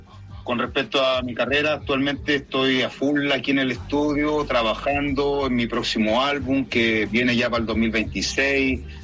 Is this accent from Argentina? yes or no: no; Viña del Mar, Valparaíso, Chile; yo soy nacido y criado en Viña del Mar, principalmente en los cerros Santa Julia, Chupaya.